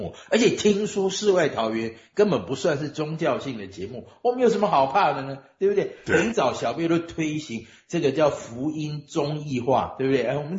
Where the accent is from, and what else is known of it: Taiwan